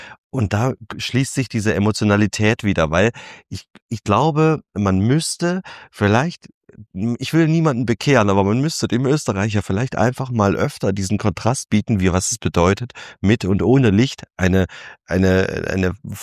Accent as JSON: {"language": "German", "country": "Germany", "said": "ich komme aus Deutschland"}